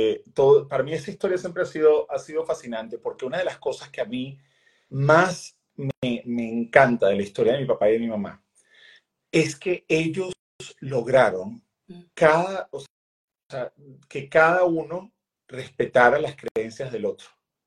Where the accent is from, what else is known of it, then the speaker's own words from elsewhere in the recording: Venezuela; estando mi mamá por ahí como unos 5 meses de embarazo, se mudan a Venezuela. Y es como yo nazco y me crié y vivo en Venezuela junto a mis hermanos.